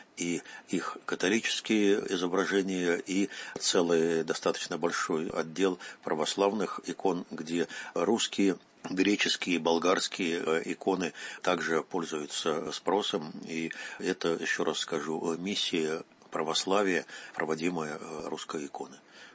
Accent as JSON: {"language": "Russian", "country": "Russia", "said": "Когда хозяин магазина узнает, вот, что я из России"}